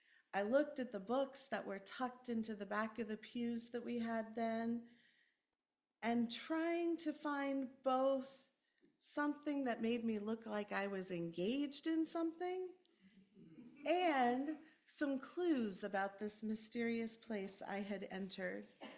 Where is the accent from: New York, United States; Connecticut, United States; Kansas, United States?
Kansas, United States; Growing up in Kansas, the story of the Wizard of Oz is one that is woven through the memories of my childhood.